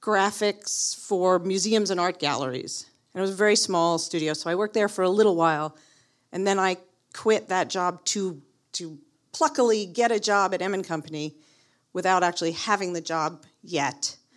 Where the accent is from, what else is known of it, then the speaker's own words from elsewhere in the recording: Yonkers, New York, United States; I grew up in Yonkers, which is just over the Bronx. I literally lived right over the Bronx border. I went to high school in the Bronx